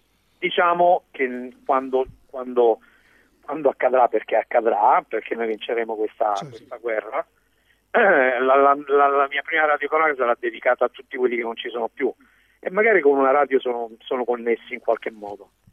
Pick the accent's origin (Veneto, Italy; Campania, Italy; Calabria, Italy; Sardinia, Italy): Calabria, Italy; Cosenza; Poi sono un uomo del sud, sono calabrese.